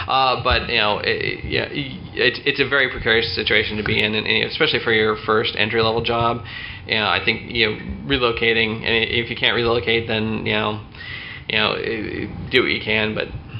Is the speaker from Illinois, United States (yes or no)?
no; Iowa, United States; born or raised there; moved away as an adult; also born or lived in California